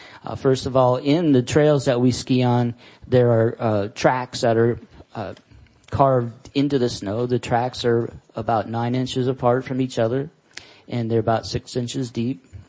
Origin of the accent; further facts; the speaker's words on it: Alaska, United States; I grew up in Alaska, and, I downhill skied through my younger years and into my 30s.